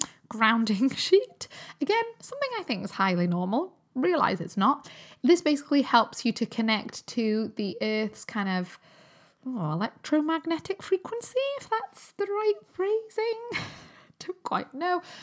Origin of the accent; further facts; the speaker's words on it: Newcastle upon Tyne, North East England, United Kingdom; because I grew up in Newcastle